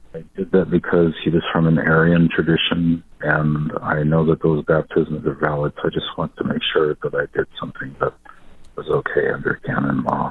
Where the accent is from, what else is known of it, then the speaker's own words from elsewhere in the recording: Laurel, Montana, United States; I'm from Laurel, Montana.